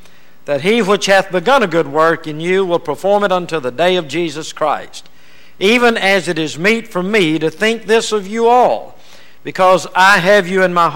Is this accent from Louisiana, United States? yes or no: yes; Louisiana, United States; I was raised in Louisiana. I thought I was back in New Orleans.